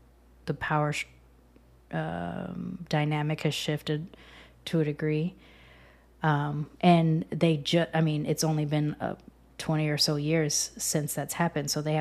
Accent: California, United States; also born or lived in Texas; I grew up in Southern California. I've also lived in Texas a couple of times.

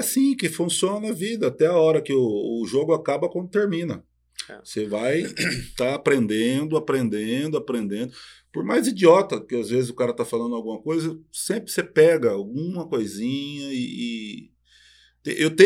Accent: Londrina, Paraná, Brazil; lá nós que somos do norte do Paraná, a gente leva mais sotaque ou pro lado mineiro ou pro lado paulista. que a gente chama de caipira ali, né? Norte do Paraná, Londrina.

